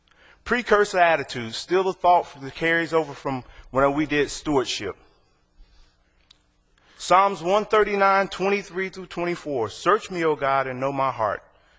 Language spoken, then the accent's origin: English; Kentucky, United States; I'm from Kentucky.